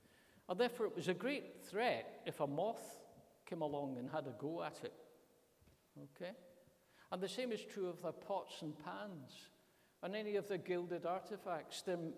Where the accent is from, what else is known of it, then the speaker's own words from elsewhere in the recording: Callander, Scotland, United Kingdom; As I say, I come from Callander. If you live in the West Coast, and particularly around Callander and the Trossachs, you value your leather